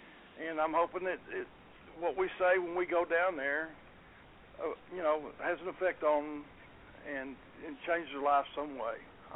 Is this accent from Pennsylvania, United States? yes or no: no; Garland, Texas, United States; born or raised there